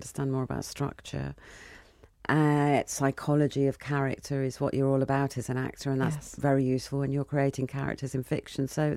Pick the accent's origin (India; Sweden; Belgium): India; It's my home country. It also says a lot about the relationship between India and England.